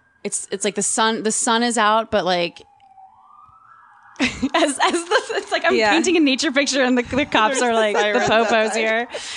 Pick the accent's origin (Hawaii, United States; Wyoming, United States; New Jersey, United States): New Jersey, United States; No, I'm an Italian from Jersey. I don't think we have any marriage traditions.